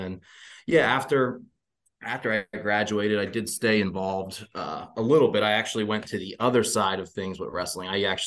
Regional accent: New Jersey, United States; Absolutely. Yep. Born and raised in New Jersey. Started wrestling at the age of four up there.

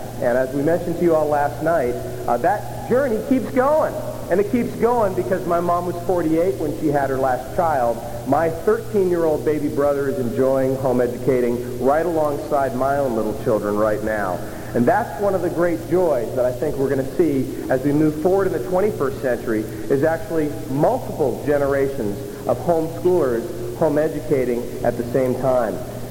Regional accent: San Antonio, Texas, United States; I come from San Antonio, Texas, and I'm part of a work called the Vision Forum.

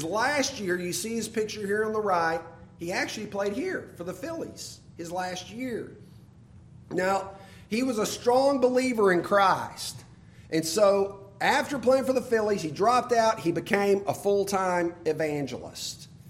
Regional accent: Alabama, United States; Interestingly, so my home state, Alabama

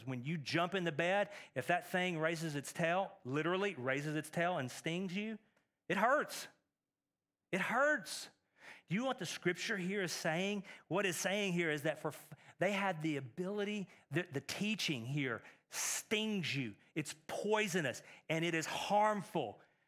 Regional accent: Texas, United States; Growing up in Texas, I know scorpions.

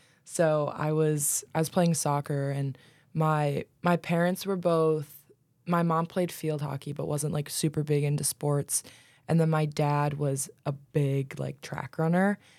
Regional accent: Rochester, New York, United States; I'm not. I'm from Rochester, New York.

